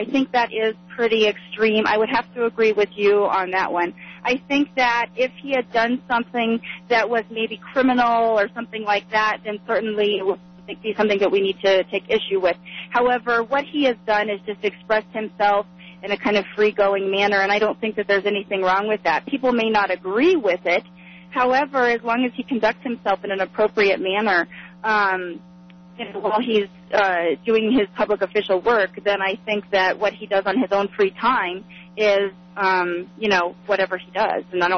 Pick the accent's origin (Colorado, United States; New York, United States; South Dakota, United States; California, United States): Colorado, United States; Boulder; now in Erie, United States; I actually was born and raised in Boulder and am now in Erie, so I'm just right down the street.